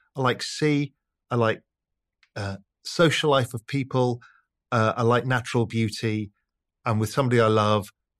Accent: England, United Kingdom; I'm English and my mum's Dutch.

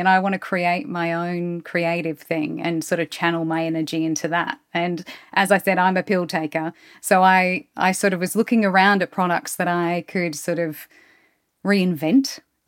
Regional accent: Australia; I'm an Aussie.

